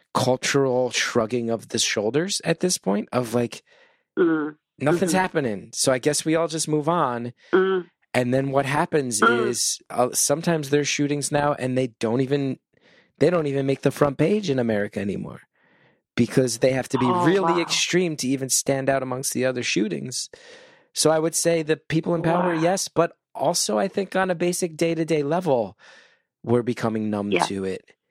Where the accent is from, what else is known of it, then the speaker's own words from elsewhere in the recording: United States; And I have to say, as an American, to hear